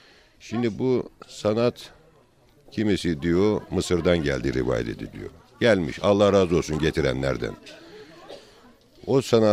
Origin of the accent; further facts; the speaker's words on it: Amasra, Bartın Province, Turkey; Amasra doğumluyum. 56 yaşındayım.